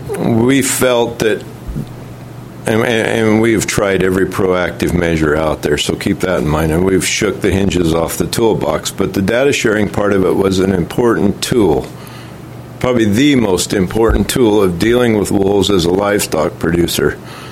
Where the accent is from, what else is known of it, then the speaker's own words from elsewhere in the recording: Washington, United States; There's three generations on a ranch, and we're from Stevens County, just north of Colville.